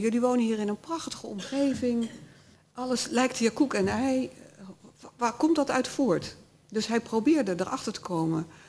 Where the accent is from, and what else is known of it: North Brabant, Netherlands; born or raised there; also born or lived in Hilversum